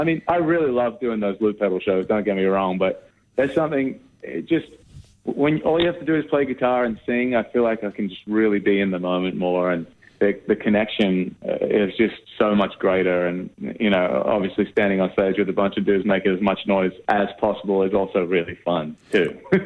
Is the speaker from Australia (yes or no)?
yes; Australia; as an Aussie, you know, I've had such a long sort of journey